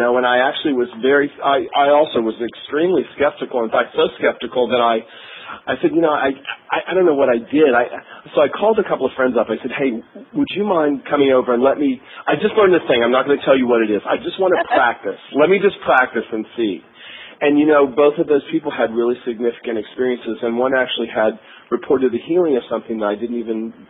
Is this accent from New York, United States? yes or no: yes; New York, United States; Being a New Yorker.